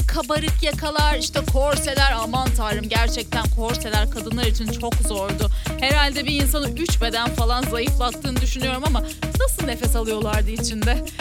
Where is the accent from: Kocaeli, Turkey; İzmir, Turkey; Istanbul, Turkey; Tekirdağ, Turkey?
İzmir, Turkey; Zaten kalın giyinmeyi sevmiyorum, bir İzmirli olarak bunu belirteyim